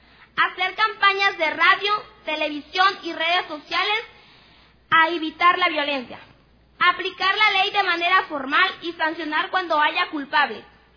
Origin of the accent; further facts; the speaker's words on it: Mexico; first language Nahuatl; Spanish is a second language; participar a nombre de las niñas, niños y adolescentes en mi lengua materna, que es el náhuatl